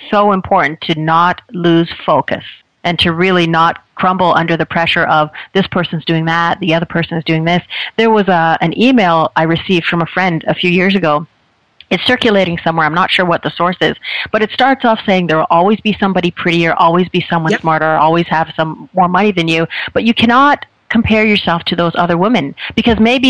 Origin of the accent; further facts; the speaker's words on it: Jamaica; I get that because I'm Jamaican, so I totally get that.